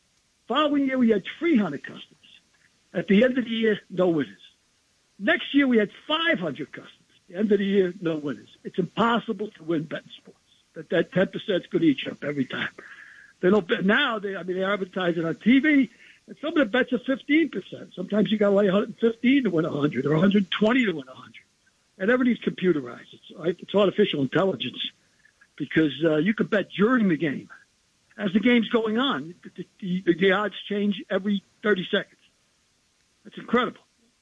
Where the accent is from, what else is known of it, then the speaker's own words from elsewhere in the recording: Bronx, New York, United States; also born or lived in County Cork, Ireland; I was born in County Cork. I came here by boat in 1950 to Ellis Island. Grew up in the Bronx, did Vietnam.